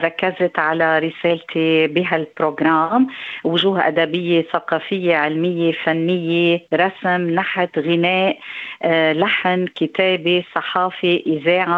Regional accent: Ferzol, Beqaa, Lebanon; لأنه أنا ربيت بالبقاع ببلدة الفرزول،

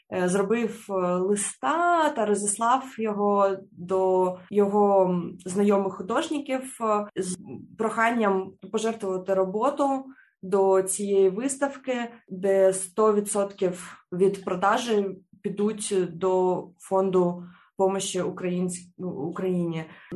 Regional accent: Crimea, Ukraine; now in Australia; Я сама з Криму і переїхала до Австралії після 2014 року, коли Росія прийшла до Криму.

